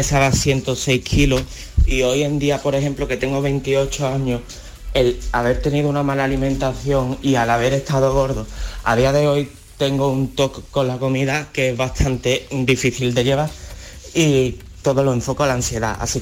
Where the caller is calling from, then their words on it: Seville, Andalusia, Spain; Buenos días … de Sevilla.